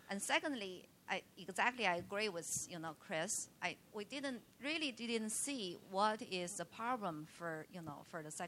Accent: China; from China.

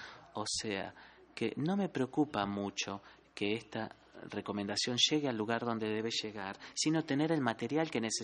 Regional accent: Colombia; soy de Colombia

